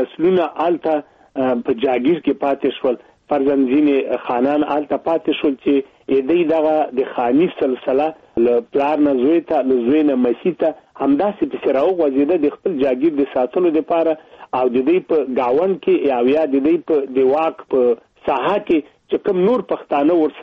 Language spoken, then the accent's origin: Pashto; Afghanistan; دلته نو ما ته خپله خبره پیدا شوه ځکه دی زه وم پېژندلم چې زه افغان یم چې زه خو د همدې خبرې پسې راغلی وم